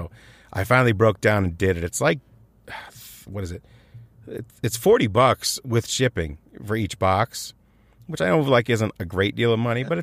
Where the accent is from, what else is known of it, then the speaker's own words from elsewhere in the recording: United States; Yes, I don't really have a big desire to go to any of the foreign parks. I'm all American.